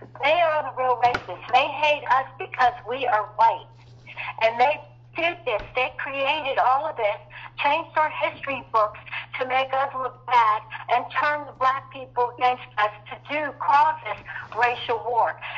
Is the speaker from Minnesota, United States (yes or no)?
no; New Jersey, United States; I'm from North New Jersey. I was the only white kid in my class. I grew up acting black.